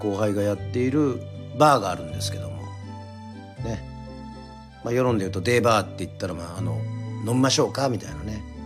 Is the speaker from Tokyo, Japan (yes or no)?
no; Yoron, Kagoshima, Japan; 私生まれも育ちも与論島でございますが